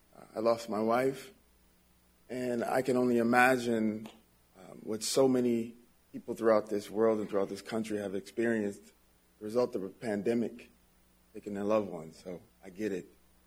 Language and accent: English; Minneapolis, Minnesota, United States; I'm a kid from North Minneapolis. I own a barbershop.